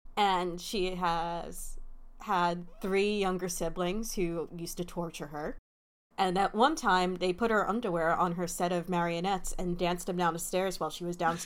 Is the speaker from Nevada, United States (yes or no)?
no; Staten Island, New York, United States; So this is a book about nihilism, vandalism, and why growing up in Staten Island is the worst ever.